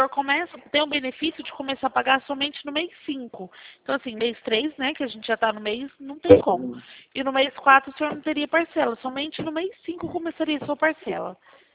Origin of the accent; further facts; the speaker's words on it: Araçatuba, São Paulo, Brazil; Araçatuba mesmo, tá?